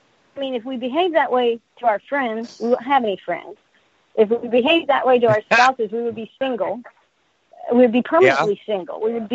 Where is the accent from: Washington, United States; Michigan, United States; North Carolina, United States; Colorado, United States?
North Carolina, United States; now in Virginia, United States; I am a Southerner. Well, my husband says I'm not Southern enough, but I brought up North Carolina. I live in Virginia. I'm kind of Southern.